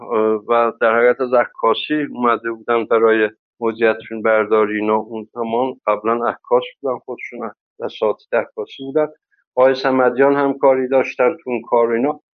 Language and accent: Persian; Iran; من خودم ترکم دیگه